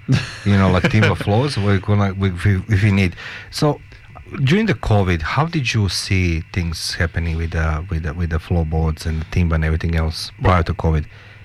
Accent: Croatia; English is a second language; now in Australia; I come from Croatia, and I know we have a lot of timber in the homes and so on

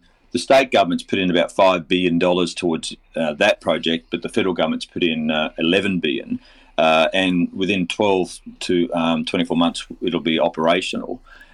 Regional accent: Penrith, New South Wales, Australia; I'm a Penrith boy, born and raised in Penrith. I live out in the mountains now. Family connections to Liverpool and Badgerys Creek all my life.

